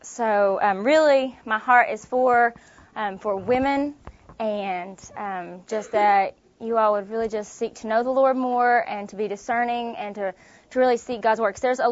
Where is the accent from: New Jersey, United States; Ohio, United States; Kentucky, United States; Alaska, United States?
Kentucky, United States; Somerset; I'm from Somerset, Kentucky, and I went to Georgetown College.